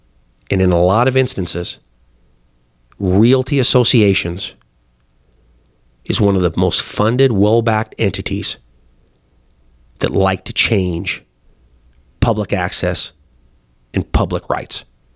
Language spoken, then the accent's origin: English; Montana, United States; born there; I mean, you know, I was born in Carbon County.